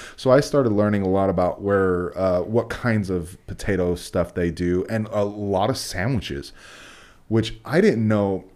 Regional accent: West Coast, United States; And I still eat those because I'm from the West Coast.

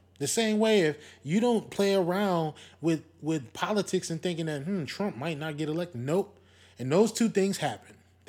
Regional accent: Milwaukee, Wisconsin, United States; I'm from Milwaukee.

